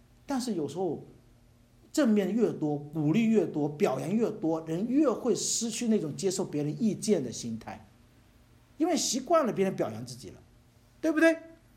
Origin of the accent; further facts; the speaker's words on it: China; 我们中国人很不喜欢别人来教训自己